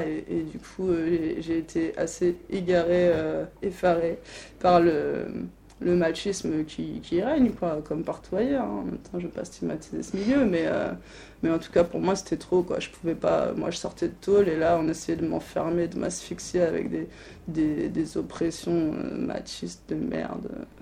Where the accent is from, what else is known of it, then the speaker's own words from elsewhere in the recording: Caen, Normandy, France; Donc moi, j'ai grandi en Normandie, à mon adolescence, j'étais à Caen, donc dans une petite ville.